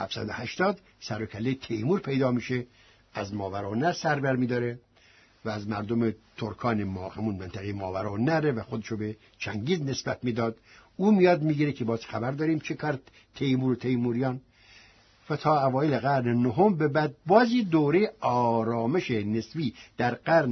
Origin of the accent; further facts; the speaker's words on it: Iran; first language Persian; همین الان ما مردم ایران در انزوا قرار گرفتیم از نظر زبانمون، و زبانمون فارسی است.